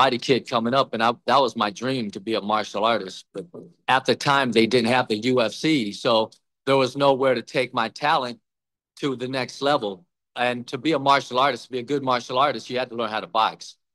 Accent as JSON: {"language": "English", "country": "Vietnam", "tie": "born or raised there", "said": "Well, I was born in Vietnam, and my father was a U.S. soldier, and my mother was Vietnamese."}